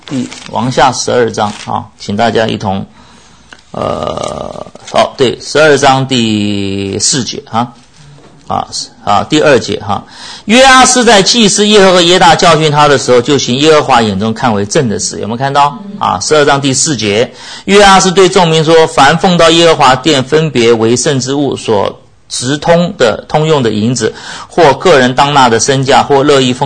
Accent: northern China, China; now in United States; 就像我们中国人北方人吃馒头的那个面粉一样

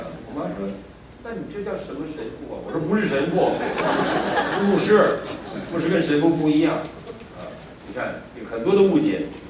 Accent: Northeast China, China; 那不合我东北人性格

